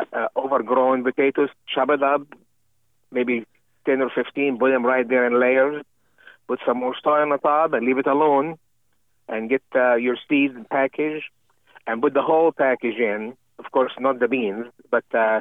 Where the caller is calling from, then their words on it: Warner, New Hampshire, United States; I'm from Warner, New Hampshire.